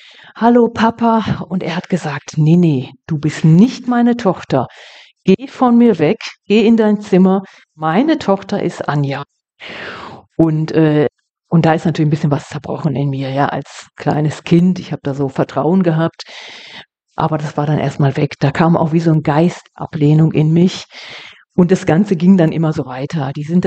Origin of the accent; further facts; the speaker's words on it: Bochum, North Rhine-Westphalia, Germany; born there; ich komme aus Nordrhein-Westfalen und ich bin in Bochum geboren worden.